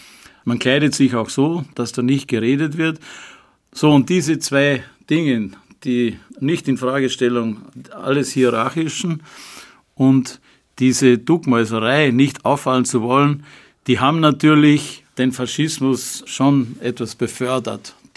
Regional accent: Upper Austria, Austria; Ich komme aus Oberösterreich, aus dem oberen Innviertel. Und das hat mich als Kind geprägt. Das ist eine Gegend, die also zu 99, so und so viel Prozent also rein katholisch ist und immer war.

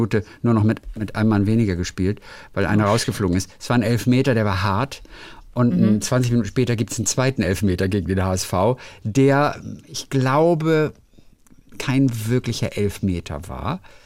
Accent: Hamburg area, Germany; Ich komme aus der Ecke. Aus der Nähe von Hamburg.

